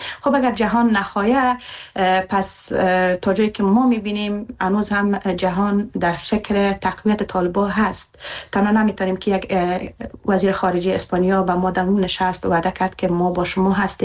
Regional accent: Afghanistan; ما زنان افغانستان و که در بیرون از افغانستان هستیم

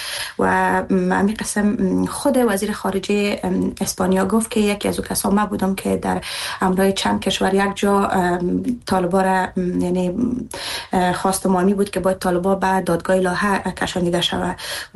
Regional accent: Afghanistan; ما زنان افغانستان و که در بیرون از افغانستان هستیم

